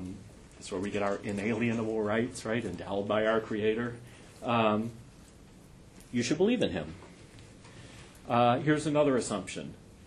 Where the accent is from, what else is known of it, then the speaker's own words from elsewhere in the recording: New York City, New York, United States; Often when I tell people from that I'm from New York